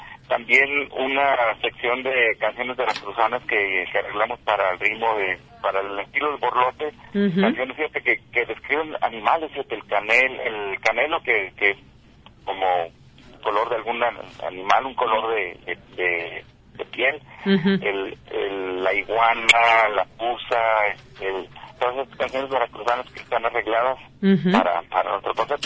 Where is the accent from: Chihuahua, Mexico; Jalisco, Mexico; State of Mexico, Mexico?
Jalisco, Mexico; Guadalajara; somos originarios de Guadalajara. Todos los integrantes vivimos acá, nacimos acá en Guadalajara.